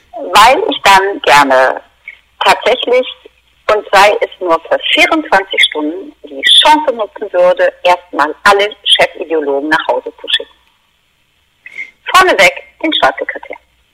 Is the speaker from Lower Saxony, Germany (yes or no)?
yes; Lower Saxony, Germany; Ich bin auf einem Hof in Ostfriesland aufgewachsen und habe dort eine Kindheit gehabt